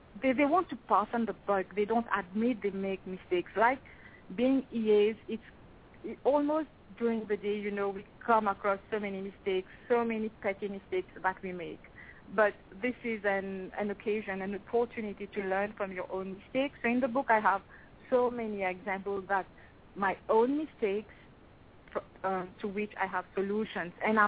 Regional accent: Mauritius; now in Toronto, Canada; I immigrated from Mauritius Island. Mauritius Island is located in the Indian Ocean. My family, husband, and two sons to Canada. So we now live in Toronto now.

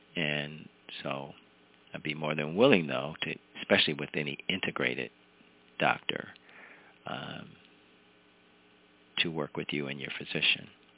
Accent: Ohio, United States; coming from Ohio, my home state

